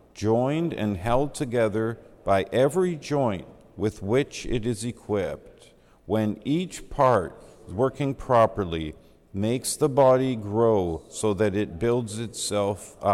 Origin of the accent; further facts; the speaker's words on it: British Columbia, Canada; Now, I grew up here in the Lower Mainland